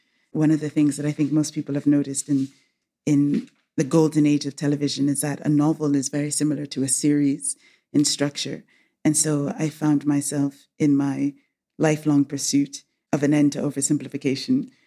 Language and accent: English; England, United Kingdom; born there; also born or lived in United States / Rome, Italy / Berlin, Germany / Lisbon, Portugal; I was born in England. I was educated in the United States. And back in England, I've lived in Rome, I've lived in Berlin, I've lived in Lisbon.